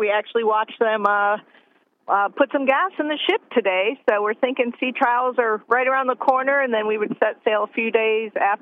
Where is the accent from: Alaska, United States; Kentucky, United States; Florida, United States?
Florida, United States; moved away as an adult; now in Nicaragua; We're originally from Florida before we moved to Nicaragua, and that's what we've always done for vacations.